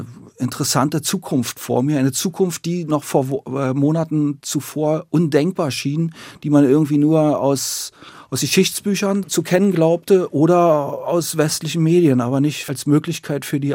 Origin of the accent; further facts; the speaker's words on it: Germany; Also, ich war ein Kind der DDR. Und wie viele andere, die in der DDR groß geworden sind, die auch nichts anderes kannten